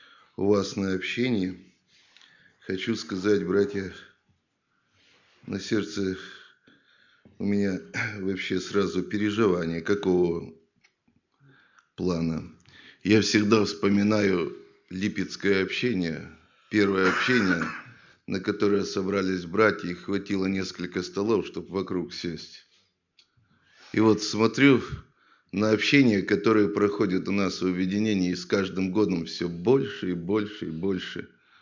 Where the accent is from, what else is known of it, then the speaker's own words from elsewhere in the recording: Bryansk, Bryansk Oblast, Russia; Ну, я сам из Брянска … служитель Брянской церкви.